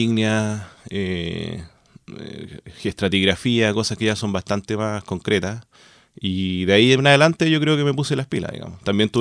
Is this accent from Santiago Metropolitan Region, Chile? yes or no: yes; Santiago, Santiago Metropolitan Region, Chile; now in Concepción, Chile; bueno, yo soy de Santiago, así que, pero venir acá